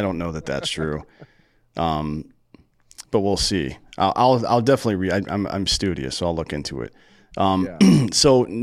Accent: South Carolina, United States; Or I grew up in South Carolina. It could be people from down there. They like Pepsi.

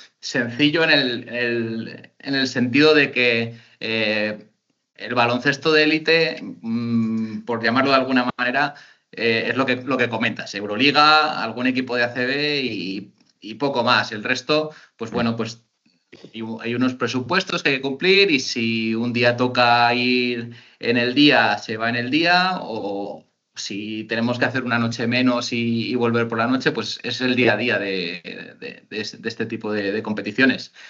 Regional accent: Barbastro, Aragon, Spain; yo estaba en mi pueblo, en Barbastro, que soy de allí, he estado entrenando allí los primeros años

